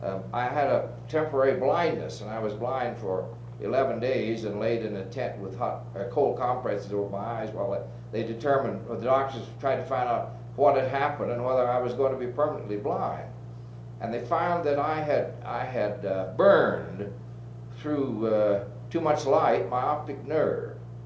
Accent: Iowa, United States; born there; also born or lived in Wisconsin / Kansas; And I was born in the Iowa stage of the thing, although later I lived in both Wisconsin and in Kansas on these ranches.

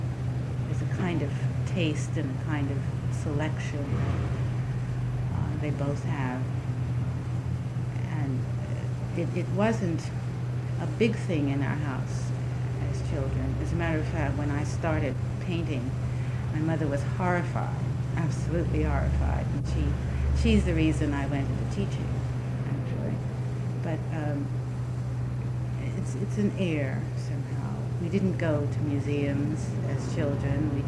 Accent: Jamaica, New York, United States; also born or lived in Florida; No, I was born in Florida and stayed there 2 months and came to New York. Grew up in Jamaica, Long Island

